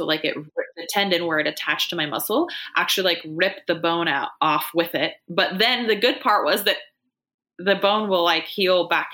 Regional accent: Washington, United States; but I'm from Washington State.

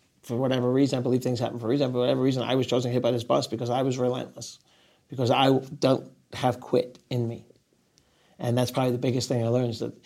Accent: New York, United States; So I'm still a New Yorker. I live in Rockaway Beach, Queens, New York.

